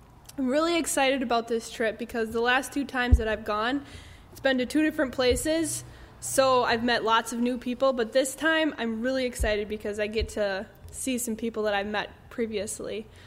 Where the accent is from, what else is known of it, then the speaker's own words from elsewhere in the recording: Wisconsin, United States; Well, most of you know I'm from Wisconsin. I work on my brother-in-law's dairy farm.